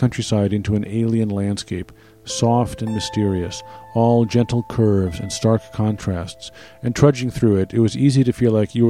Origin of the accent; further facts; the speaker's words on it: Michigan, United States; Growing up in Michigan, I was quite familiar with snow and the way it transformed landscapes, both exterior and interior.